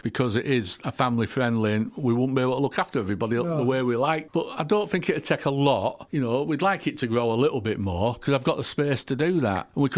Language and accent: English; Bradford, Yorkshire and the Humber, United Kingdom; I've got a lot of friends in Bradford because I was born and bred in Bradford.